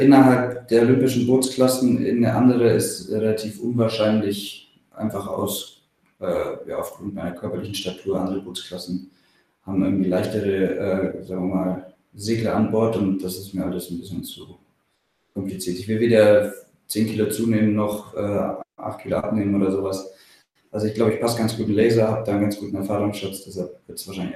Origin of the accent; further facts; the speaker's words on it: Bavaria, Germany; now in Kiel, Germany; Ja, aufgewachsen bin ich ja im Allgäu, also ganz auf der anderen Seite von Deutschland. Mhm. Und wohne hier in Kiel seit 2009 fest, zumindest mal im Sommer. Im Winter bin ich auch gerne in Bergen.